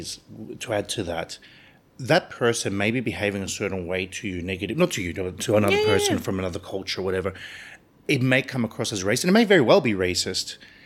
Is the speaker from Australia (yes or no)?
yes; Australia; even myself as a, you know, as an Australian, as a Cypriot of the diaspora, whatever I am